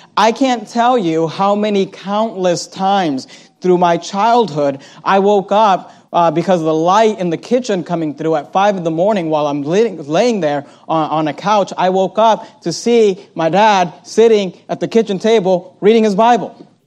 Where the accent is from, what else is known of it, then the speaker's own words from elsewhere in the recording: Hayward, California, United States; when I was growing up, we were pretty poor. We grew up in Hayward, California, and we lived in just a little, for many years